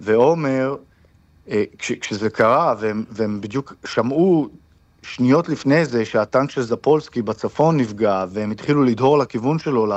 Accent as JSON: {"language": "Hebrew", "country": "United States", "said": "לנו יש גם רפרנס פוינט, כי אנחנו אמריקאים, ישראלים, אמריקאים, מחבקים אותנו"}